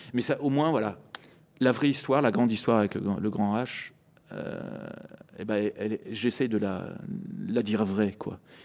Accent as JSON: {"language": "French", "country": "France", "said": "j'écris en tant que Français, quoi."}